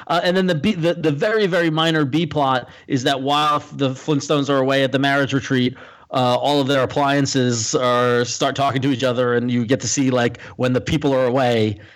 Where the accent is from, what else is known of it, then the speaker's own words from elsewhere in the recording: Northeast, United States; I'm a liberal from the Northeast